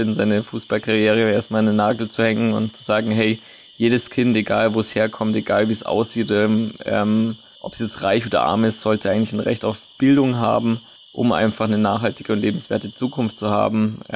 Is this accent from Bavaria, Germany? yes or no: yes; Bavaria, Germany; ich bin in der Natur aufgewachsen. Ich komme auch aus Bayern. Ohne Smartphone, ohne Handy.